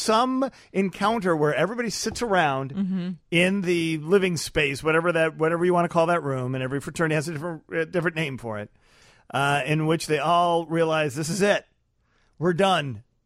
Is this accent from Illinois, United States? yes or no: yes; Chicago, Illinois, United States; I think as a Chicagoan, you're required to see the Blues Brothers.